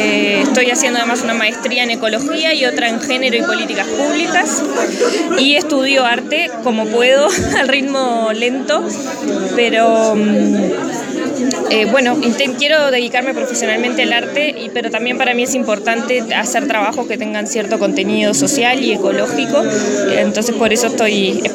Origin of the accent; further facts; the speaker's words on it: Uruguay; como soy de Uruguay y la exposición se hace aquí en Bretaña